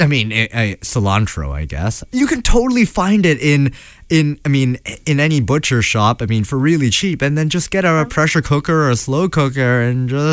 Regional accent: Hong Kong; As some of you know, I'm from Hong Kong, and it is hard to find good, authentic Chinese food when you're outside Hong Kong.

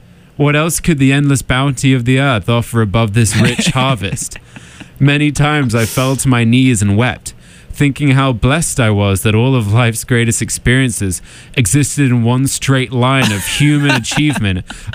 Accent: England, United Kingdom; I'm English. I didn't learn anything about Mexico as a child.

